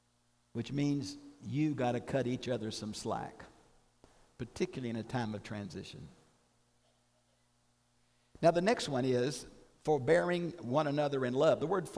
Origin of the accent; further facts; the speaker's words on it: Houston, Texas, United States; And, you know, I grew up in Houston. I really thought milk came out of a carton, not out of a cow. So I am not a rural farm person, okay?